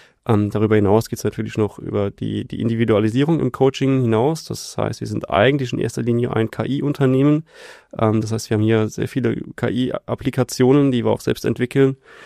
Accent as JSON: {"language": "German", "region": "Rhineland-Palatinate", "country": "Germany", "said": "Das mögen wir als Pfälzer ja besonders."}